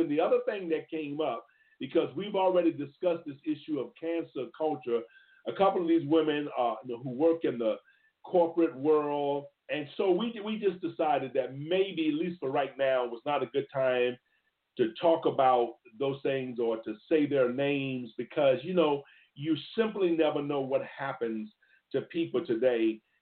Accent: Connecticut, United States; to conclude that my home state, Connecticut, is in violation of federal law.

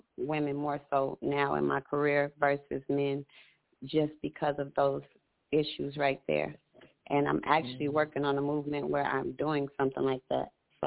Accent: Minneapolis, Minnesota, United States; since I'm originally from Minnesota, you know, born in South Minneapolis, I've been here for a long time

